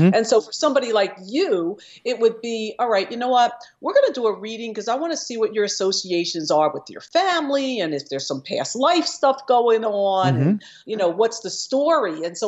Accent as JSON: {"language": "English", "region": "New Jersey", "country": "United States", "tie": "born or raised there", "also_born_or_lived": "Philadelphia, United States", "said": "Well, I was born in Philadelphia. I grew up in South Jersey."}